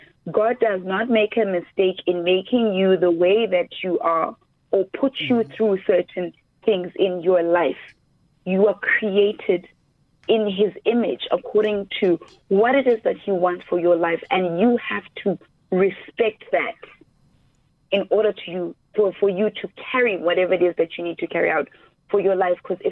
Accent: Soweto, Gauteng, South Africa; born there; I was born in Soweto. I'm a Rockville girl. We moved out when I was about 4 years old.

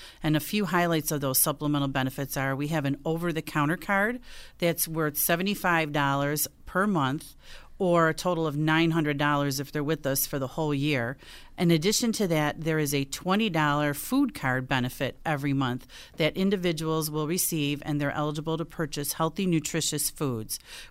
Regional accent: Buffalo, New York, United States; I grew up, though, from Buffalo, and I was born and raised in South Buffalo.

